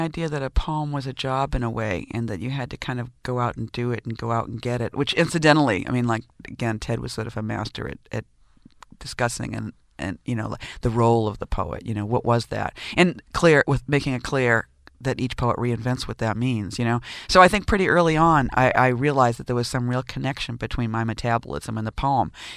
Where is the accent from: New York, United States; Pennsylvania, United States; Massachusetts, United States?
Massachusetts, United States; accent: Massachusetts; I come from Massachusetts and I was drunk on the accent that I grew up on